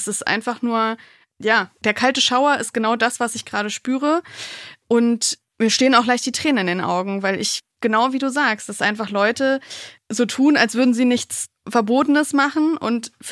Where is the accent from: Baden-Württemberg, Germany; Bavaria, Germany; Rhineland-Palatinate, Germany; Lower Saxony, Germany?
Lower Saxony, Germany; Wolfsburg; ich komme ja aus Wolfsburg ursprünglich